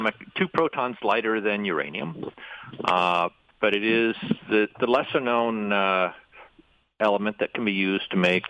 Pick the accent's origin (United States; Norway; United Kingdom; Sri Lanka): Norway; In fact, I come from Norway.